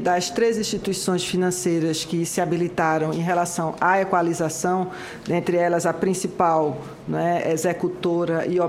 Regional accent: Northeast Region, Brazil; nós somos da mesma região, nós somos do Nordeste

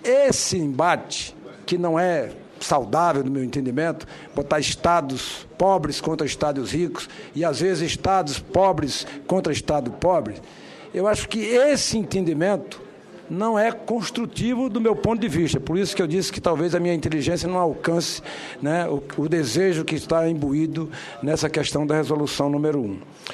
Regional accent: Crato, Ceará, Brazil; lá na minha região do Cariri, lá no Crato

